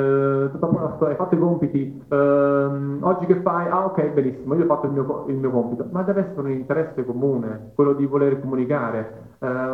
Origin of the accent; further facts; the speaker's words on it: Naples, Campania, Italy; Io sono napoletano, estremamente convinto